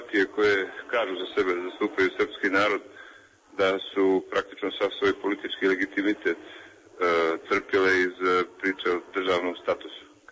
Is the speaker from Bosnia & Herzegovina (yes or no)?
no; Montenegro; po čemu smo mi kao Crnogorci u ovom ustavu dobili neko veće pravo